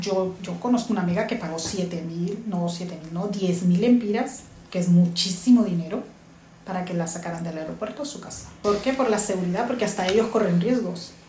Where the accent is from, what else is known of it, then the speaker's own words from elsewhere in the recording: Honduras; now in Spain; yo vengo de Honduras a España.